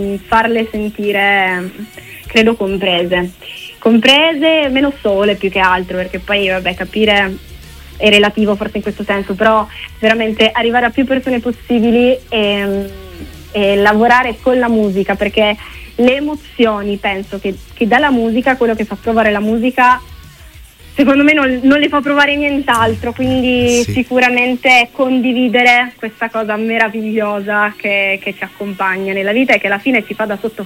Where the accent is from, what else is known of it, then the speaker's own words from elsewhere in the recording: Turin, Piedmont, Italy; io sono di Torino